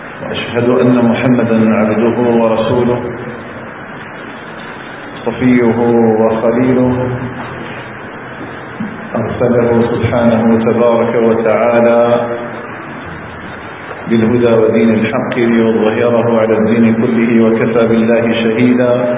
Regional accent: Algeria; أن يجعل بلدنا الجزائر آمنا مطمئنا وسائر بلاد المسلمين.

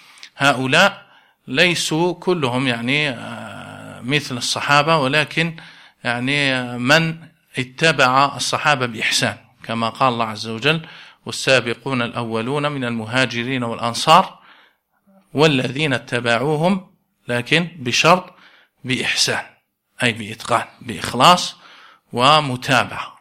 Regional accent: Morocco; هذه هي التي اشتهرت عندنا في المغرب

